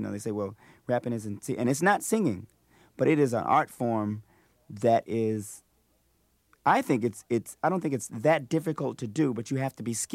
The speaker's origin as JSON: {"language": "English", "town": "Washington", "region": "District of Columbia", "country": "United States", "tie": "born or raised there", "said": "I grew up in D.C., Washington, D.C."}